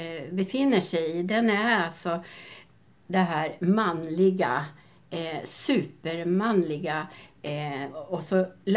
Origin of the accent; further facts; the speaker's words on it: Gävleborg County, Sweden; Och vi kommer ju från Hälsingland.